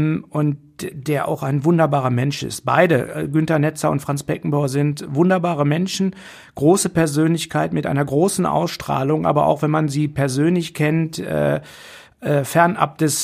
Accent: Essen, North Rhine-Westphalia, Germany; Und zwar in einer sehr bürgerlichen Umgebung. Ich bin hier in Essen-Bredeney groß geworden. Ich komme aus einem sehr akademischen Haus

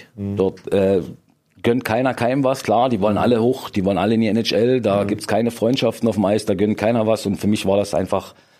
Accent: Lusatia, Germany; Klar, ich komme aus der Lausitz, aus einer kleinen Stadt.

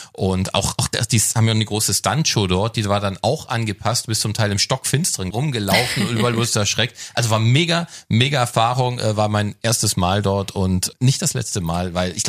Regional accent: Baden-Württemberg, Germany

